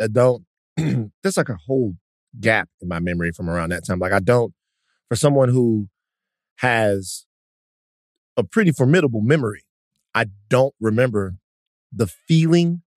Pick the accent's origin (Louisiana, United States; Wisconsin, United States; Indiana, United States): Louisiana, United States; Baton Rouge; Growing up in Baton Rouge, you know, sometimes people would check out at different times